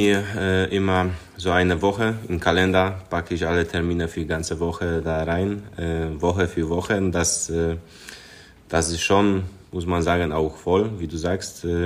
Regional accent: Silesian Voivodeship, Poland; Ich wohne momentan in Schlesien. Also ich komme aus Schlesien, so wie viele auch Polen in Dortmund oder neben in Dortmund. Da bin ich momentan.

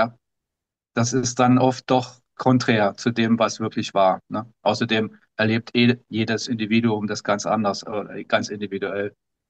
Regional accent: East Germany, Germany; Ich komme ja aus dem Osten, DDR, ne?

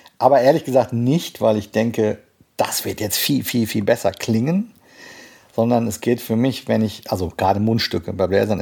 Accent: North Rhine-Westphalia, Germany; Naja, ich bin ja im Sauerland groß geworden

